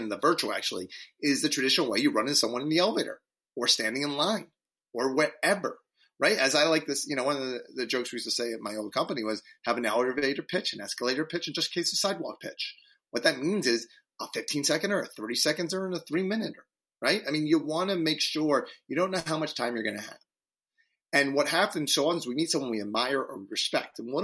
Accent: East Coast, United States; I'm from the East Coast, and one of the things that I do miss sometimes

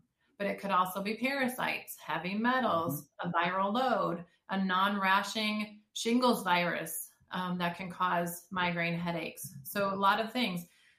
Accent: Detroit, Michigan, United States; moved away as an adult; now in Texas, United States; So growing up in the Detroit area, I came from an engineering background.

